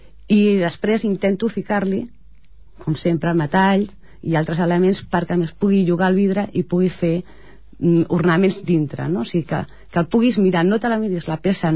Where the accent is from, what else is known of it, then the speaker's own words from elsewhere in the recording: Ripollet, Catalonia, Spain; molt arrelada a Ripollet, evidentment perquè soc de Ripollet